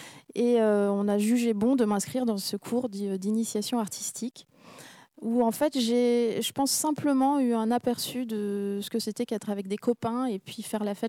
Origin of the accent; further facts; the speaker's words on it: Aix-en-Provence, Provence-Alpes-Côte d'Azur, France; born there; On m'a inscrit à des cours de piano au conservatoire d'Aix-en-Provence, qui est ma ville natale.